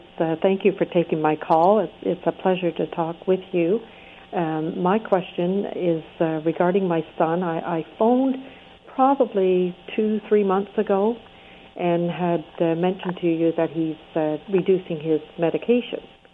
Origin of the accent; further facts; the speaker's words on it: Canada; I'm the Canadian who handed out your books in a hospital and got kicked out 3 times.